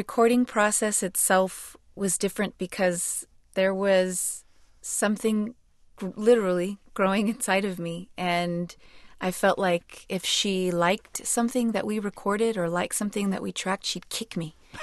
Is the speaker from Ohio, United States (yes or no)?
no; Arizona, United States; I grew up in Arizona. My husband and I have talked about moving back home many times to be close to family